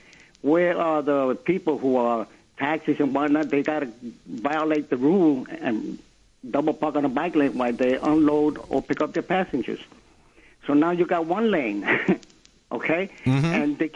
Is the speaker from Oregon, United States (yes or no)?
no; New York City, New York, United States; Hi, I'm from the Bronx.